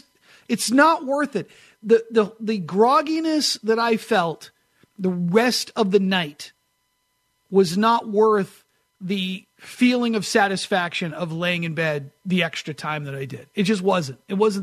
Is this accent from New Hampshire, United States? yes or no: yes; New Hampshire, United States; A lot of it's growing up in New Hampshire with the seasons. We have beautiful weather change, this time of year.